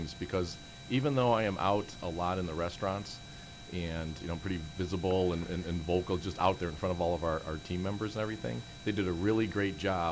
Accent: Chicago, Illinois, United States; accent: Chicago; I'm not from Texas originally. I'm from Chicago originally. They did ask me if I could do an accent to try to hide my Chicago.

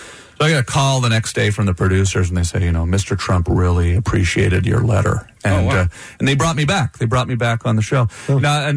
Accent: Canada; Yeah, I'm Canadian. This is your problem.

